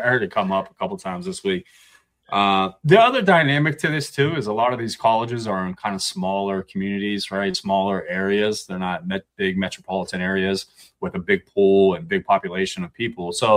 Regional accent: Ohio, United States; so I am from Ohio. Grew up, with a bunch of Ohio State fans.

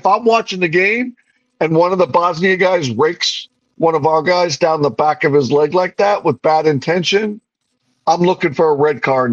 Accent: United States; I am supporting the United States team as an American.

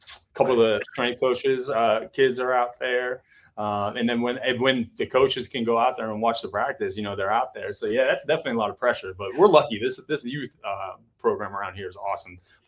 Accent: Youngstown, Ohio, United States; I said, Warren, I love Warren because I'm from Youngstown, Ohio.

